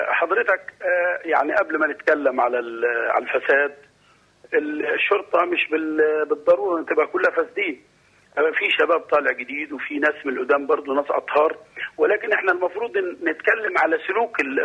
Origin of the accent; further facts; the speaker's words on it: Egypt; ولا بيتناسب مع سلوكنا كمصريين.